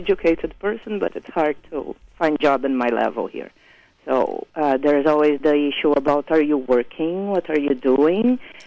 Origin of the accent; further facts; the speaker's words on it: Brazil; No, I'm from Brazil.